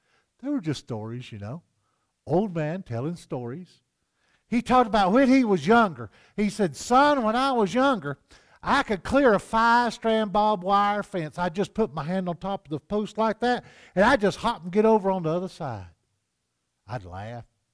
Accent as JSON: {"language": "English", "region": "Southeast", "country": "United States", "tie": "born or raised there", "said": "I grew up in the Southeast, poor as dirt."}